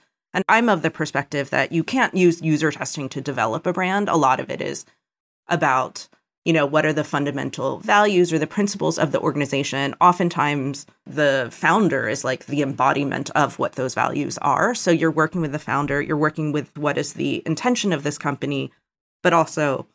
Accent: Pennsylvania, United States; So I grew up outside of Philadelphia. My mother is a artist. My father is a computer scientist. They both immigrated from Korea, I think during the 60s. And so my sister and I were born in the States.

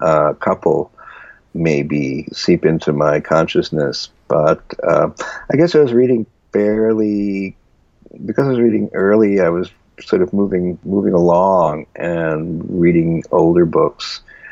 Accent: Philadelphia, Pennsylvania, United States; I grew up in Philadelphia, and a lot of shows tried out in Philadelphia before they came to Broadway.

